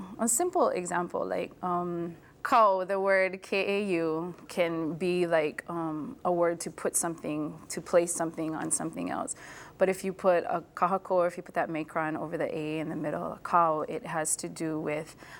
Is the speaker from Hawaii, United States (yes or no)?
yes; Hilo, Hawaii, United States; Well, you know, initially although I grew up in Hilo, went to a small Catholic school there, I did apply and get accepted to Kamehameha, and so went there as a freshman.